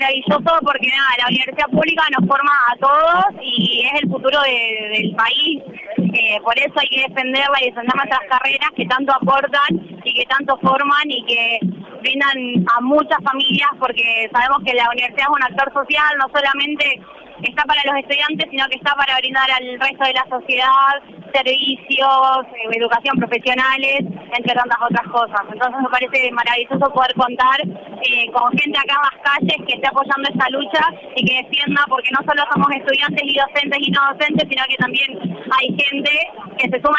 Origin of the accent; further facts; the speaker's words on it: Santa Fe, Argentina; Sí, soy acá de Santa Fe, de barrio Barranquita.